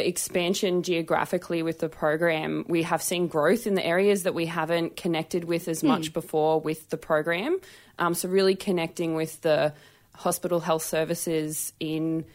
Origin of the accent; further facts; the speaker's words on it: Brisbane, Queensland, Australia; So I'm the general manager for an awesome program called IUE Connect Plus. And I'm from Brisbane.